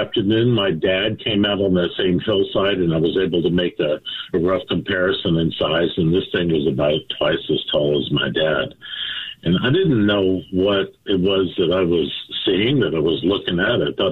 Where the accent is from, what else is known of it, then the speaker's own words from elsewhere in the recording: Abilene, Texas, United States; now in California, United States; Yes, sir. I grew up, born and raised in Abilene, and graduated high school and went to a couple of years of college there in Dallas and migrated out here to California